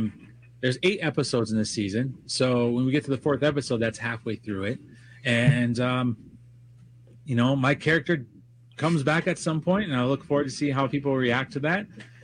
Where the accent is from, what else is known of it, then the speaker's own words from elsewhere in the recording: Minnesota, United States; I just say that because I'm from Minnesota, and we're outnumbered